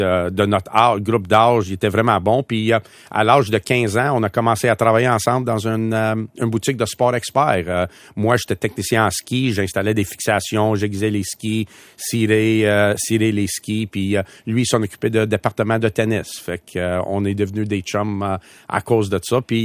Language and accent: French; Sainte-Adèle, Quebec, Canada; Mon époque, quand je t'ai levé, oui. C'était Saint-Adèle en haut. Il y avait Saint-Adèle en bas aussi.